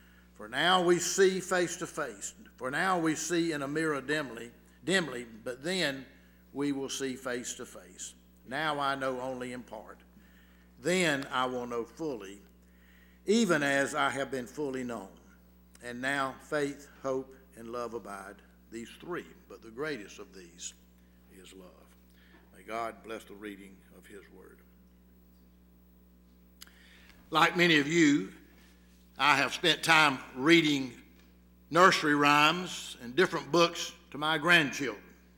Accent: Albany, Georgia, United States; You know, growing up in Albany, because if I'm here very long, you're going to hear some more Albany stories.

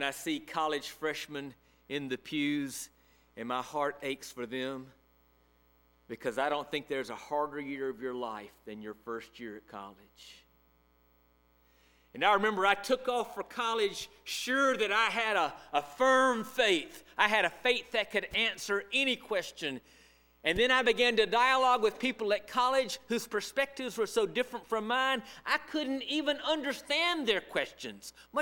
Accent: Alabama, United States; I grew up in Alabama in the 1960s, and I heard the church leaders around me say

